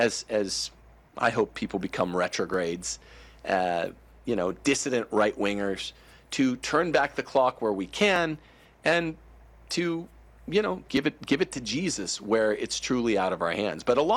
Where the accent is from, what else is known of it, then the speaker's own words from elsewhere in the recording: Bakersfield, California, United States; You know, I'm from Bakersfield, California.